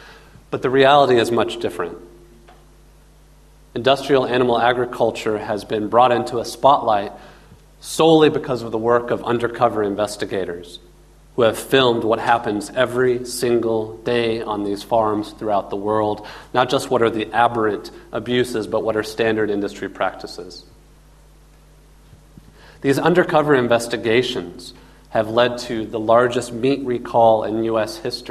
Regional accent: Fort Worth, Texas, United States; I grew up in Texas, in Fort Worth, no less, which is cattle country.

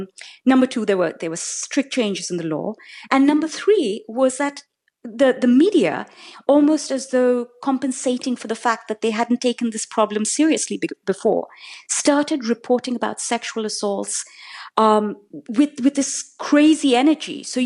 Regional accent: Delhi, India; young women like myself growing up in Delhi

